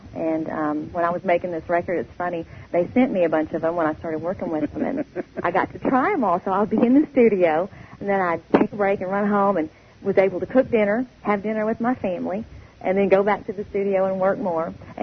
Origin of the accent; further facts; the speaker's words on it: Texas, United States; I grew up in Texas, and I've loved his music forever.